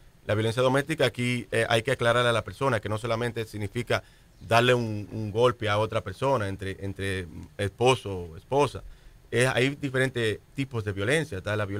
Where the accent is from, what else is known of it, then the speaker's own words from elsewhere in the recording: Dominican Republic; yo tengo que hacer algo como ciudadano dominicano